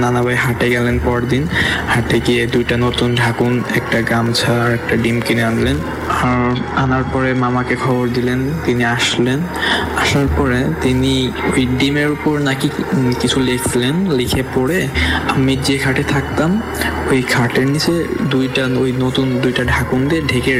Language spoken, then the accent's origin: Bangla; Faridpur, Dhaka Division, Bangladesh; born there; আমার জন্ম হয় ফরিদপুরে কোন এক গ্রামে, আমার নানুবাড়িতে।